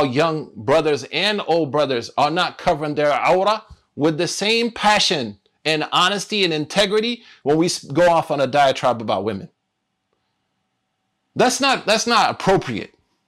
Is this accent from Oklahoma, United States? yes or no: yes; Oklahoma, United States; from Oklahoma who kills snakes and spiders.